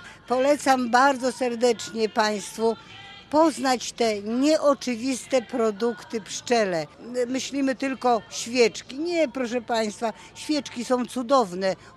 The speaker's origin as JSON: {"language": "Polish", "town": "Pruszcz Gdański", "region": "Pomeranian Voivodeship", "country": "Poland", "said": "Proszę państwa, ja jestem z Pruszcza, więc tutaj jakby troszeczkę ja prezentuję inny miód."}